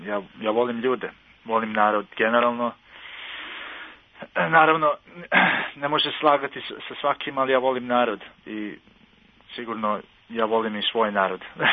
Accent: Serbia; now in United Kingdom; pa, kao i kod nas u Srbiji, ljudi ne izlaze često, nema izlaska.

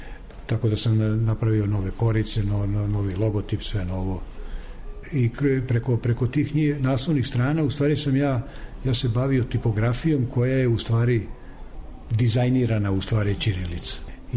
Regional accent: Zemun, Belgrade, Serbia; Mi smo odrasli zajedno u Zemunu, zajedno smo.

